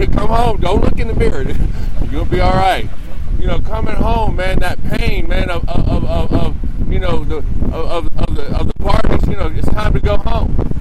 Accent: Quantico, Virginia, United States; I grew up in Quantico Town.

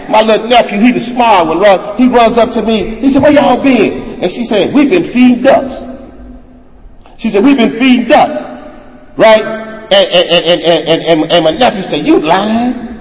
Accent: Chicago, Illinois, United States; Now, I'm from Chicago. Chicago cold ain't got nothing on North Dakota cold.

